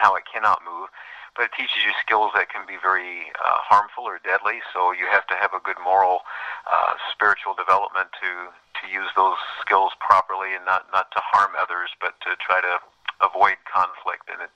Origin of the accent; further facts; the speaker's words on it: Indiana, United States; And I was born here in Methodist Hospital, but grew up out in Hendricks County to the west.